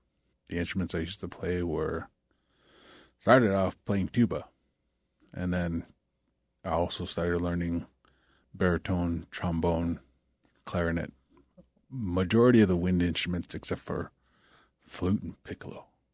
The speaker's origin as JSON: {"language": "English", "town": "Hoonah", "region": "Alaska", "country": "United States", "tie": "born or raised there", "also_born_or_lived": "Kake", "said": "Huna and Cake. Those are places I grew up."}